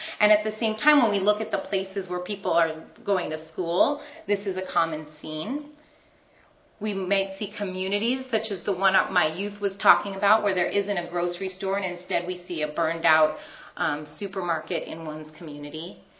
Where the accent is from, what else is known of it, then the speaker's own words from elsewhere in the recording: San Francisco, California, United States; San Francisco, California, my hometown.